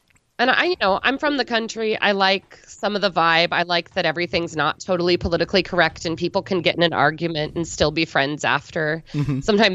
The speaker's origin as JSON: {"language": "English", "region": "Illinois", "country": "United States", "tie": "born or raised there", "said": "So I grew up in a small farm town of just over 1,000 people in southern Illinois, about an hour and a half southeast of East St. Louis."}